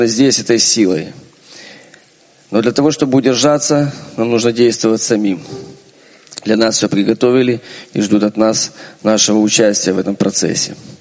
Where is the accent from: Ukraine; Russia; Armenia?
Ukraine; Odesa, Odesa Oblast; из Одессы.